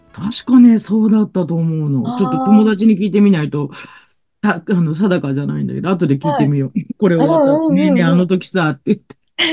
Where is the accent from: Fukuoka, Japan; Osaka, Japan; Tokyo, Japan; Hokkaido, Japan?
Tokyo, Japan; 私はもう、ちょっと東京生まれで東京育ちなので